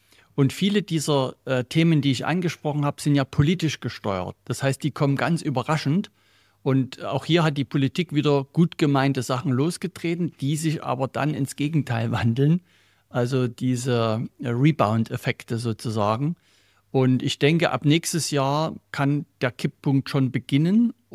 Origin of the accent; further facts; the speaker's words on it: Saxony, Germany; Also man sieht das hier in meiner Heimat im Erzgebirge.